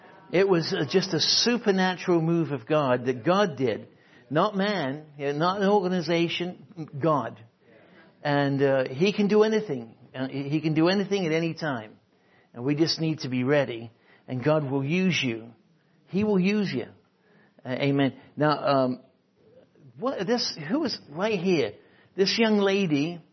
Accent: England, United Kingdom; I'm an Englishman. I mean, I don't speak Chinese

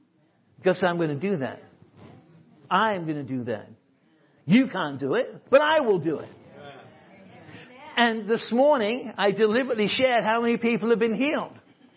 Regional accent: England, United Kingdom; I'm an Englishman. That's what happens.

